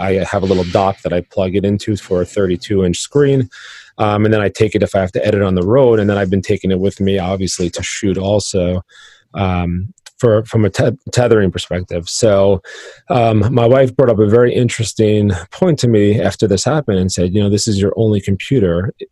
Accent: New York, United States; here from New York.

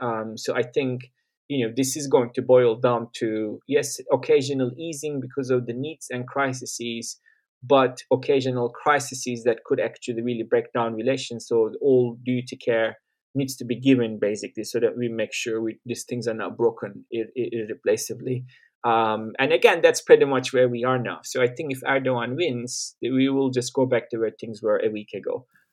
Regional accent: United Kingdom; So obviously as a British Turk, I have two empires to deal with, right?

